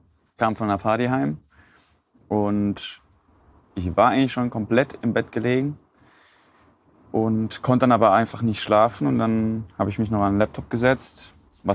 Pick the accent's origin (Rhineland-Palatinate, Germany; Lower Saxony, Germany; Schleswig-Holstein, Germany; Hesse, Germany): Rhineland-Palatinate, Germany; Maikammer; Nee, ich komme aus Maikammer. Also auch nicht weit davon.